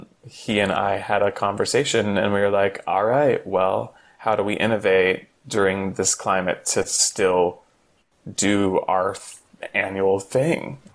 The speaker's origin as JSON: {"language": "English", "region": "Texas", "country": "United States", "tie": "born or raised there", "said": "We grew up together in Texas."}